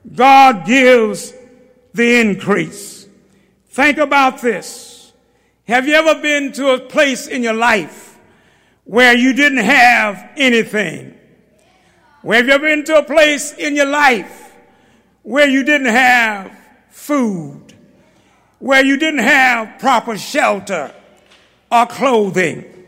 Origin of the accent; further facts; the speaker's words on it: Dallas, Texas, United States; I'm from South Dallas, and I'm running for my life.